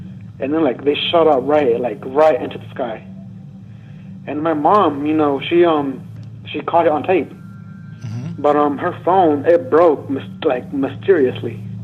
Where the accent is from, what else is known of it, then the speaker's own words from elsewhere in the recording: Georgia, United States; I'm from Georgia.